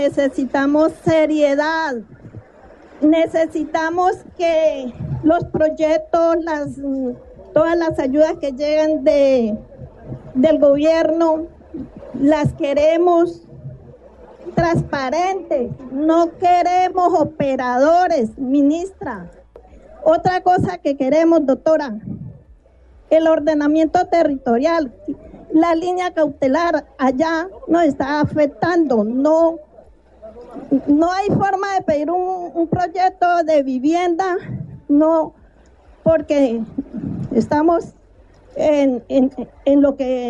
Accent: Mapiripán, Meta, Colombia; Yo vengo de Mapiripán. Allá sí tenemos afectación, hay un bioma.

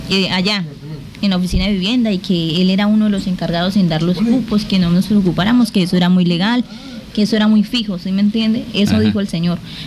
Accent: Guaviare, Colombia; yo nacida y criada aquí en el Guaviare

